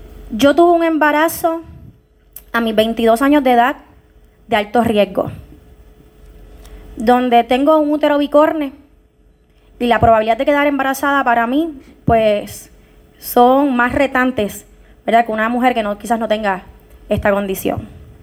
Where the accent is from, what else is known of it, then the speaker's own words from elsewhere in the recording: Puerto Rico; como mujer puertorriqueña, siento indignación